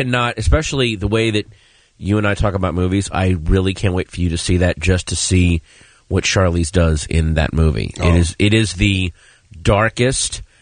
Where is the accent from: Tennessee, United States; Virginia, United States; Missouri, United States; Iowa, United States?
Virginia, United States; I grew up in Virginia. We had these summertime lightning storms.